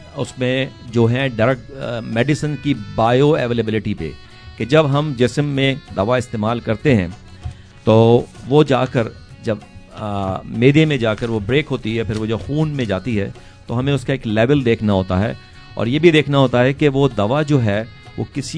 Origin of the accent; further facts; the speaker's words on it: Karachi, Sindh, Pakistan; کراچی سے میں پیدا ہوا میں, اور اپنی بنیادی تعلیم تمام میں نے